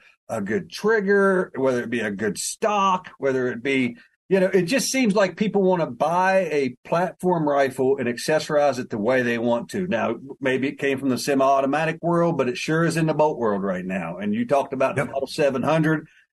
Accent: West Virginia, United States; Well, I'm from West Virginia. I'm the state that's wholly in the Appalachian Mountains, and we tend to stick to ourselves

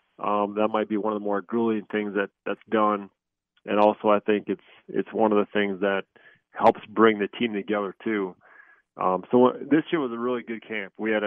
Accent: Cosmos, Minnesota, United States; My hometown.

